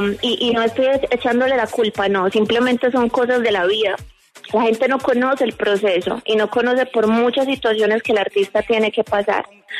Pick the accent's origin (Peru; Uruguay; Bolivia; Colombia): Colombia; han dado la serie 3 veces en mi país